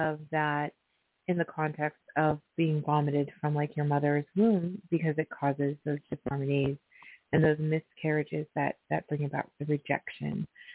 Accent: Pacific Northwest, United States; So often I listen, I'm from the Northwest.

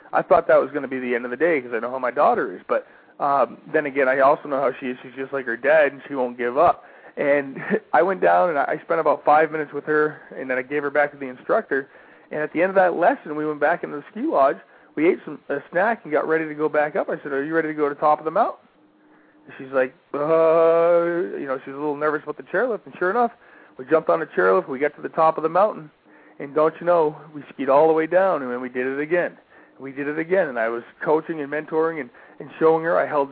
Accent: Massachusetts, United States; I grew up in Massachusetts, and all my family's from Vermont, so we had all the big Northeast ski mountains.

